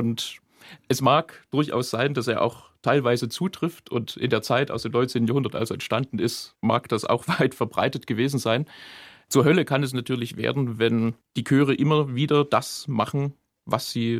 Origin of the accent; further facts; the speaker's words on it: Denneritz, Saxony, Germany; ich komme, das sind ungefähr 15 Kilometer, aus dem Ort Denneritz bei Glauchau. Das ist mein Heimatdorf gewesen über viele, viele Jahre. Und ja, nach Langenbernsdorf hat es mich durch einen großen Zufall verschlagen.